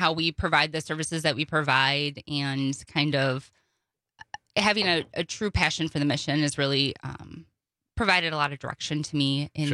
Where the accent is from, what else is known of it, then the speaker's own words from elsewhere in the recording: Lodi, Wisconsin, United States; now in Waukesha, United States; So born and raised in Lodi, Wisconsin, and then I went to the University of Wisconsin, Stevens Point